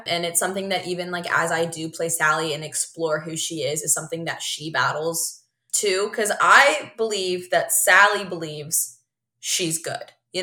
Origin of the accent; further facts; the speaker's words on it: Houston, Texas, United States; Well, as you said, I'm from Houston.